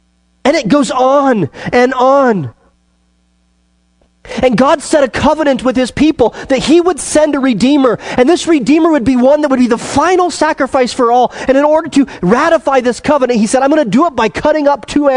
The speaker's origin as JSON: {"language": "English", "region": "Wyoming", "country": "United States", "tie": "born or raised there", "said": "I grew up in Wyoming, and everybody in Wyoming hunts before they can drive"}